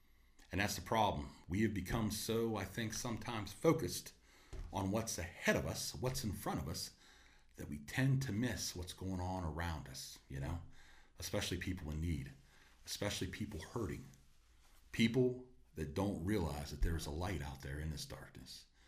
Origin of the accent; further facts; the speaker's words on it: Ohio, United States; where are you from? I learned to use the lakes. I'm close to Tappan, Atwood, Leesville. They're like, oh, yeah. And then they'd always say, your school district, Canaan Valley, you're the school that always calls off.